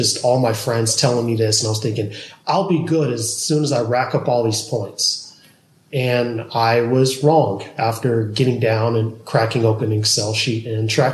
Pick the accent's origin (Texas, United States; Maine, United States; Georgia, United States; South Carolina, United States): Georgia, United States; I'm originally from Georgia.